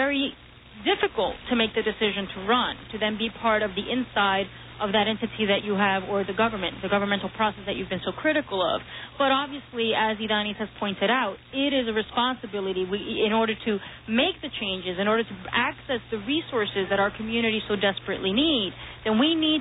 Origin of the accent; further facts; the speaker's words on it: Puerto Rico; now in New York, United States; I came from Puerto Rico in 87, but I've been active since I came to the city.